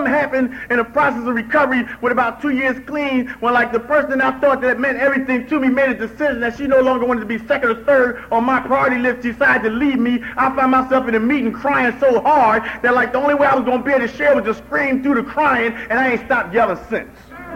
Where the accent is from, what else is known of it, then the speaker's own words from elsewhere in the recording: Camden, New Jersey, United States; now in Manassas, United States; I'm originally from the Greater Camden area, you know what I mean, and I showed up. And like I moved to Manassas, Virginia